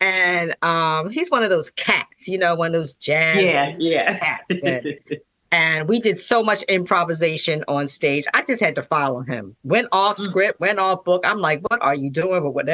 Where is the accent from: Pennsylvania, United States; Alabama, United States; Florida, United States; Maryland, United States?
Pennsylvania, United States; Philadelphia; now in New York, United States; And it was the reason why I moved to New York and from my hometown of Philadelphia.